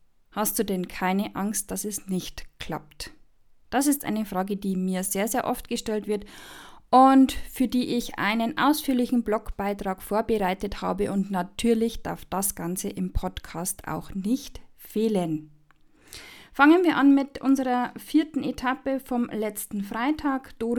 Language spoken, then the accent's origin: German; Sulzbach-Rosenberg, Bavaria, Germany; Ausgangspunkt der Wanderung ist Sulzbach-Rosenberg, meine Heimatstadt.